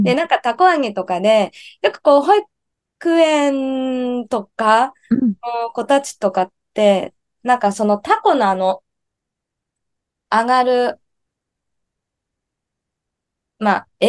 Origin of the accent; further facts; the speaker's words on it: Tohoku, Japan; 今私の実家東北地方の方に行ってます